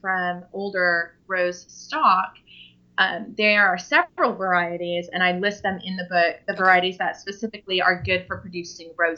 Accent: California, United States; You know, I grew up in California, so we went to the corner store.

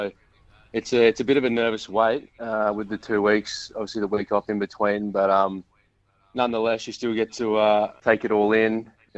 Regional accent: Bridgewater, South Australia, Australia; also born or lived in Scott Creek; I've been all around the Adelaide Hills. So I grew up in Scott Creek and Bridgewater as well. Lived in Harndorf for a bit.

